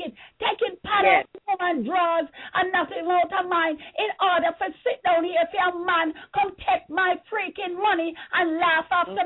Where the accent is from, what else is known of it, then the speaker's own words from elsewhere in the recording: Morant Bay, Saint Thomas, Jamaica; also born or lived in Kingston; Oh, I was born in Jamaica at St. Mary Hospital at 9:45 a.m., delivered by midwife Richardson, and my mother had three other complicated births. And when I grew up in Morant Bay Town, I went to Morant Bay Primary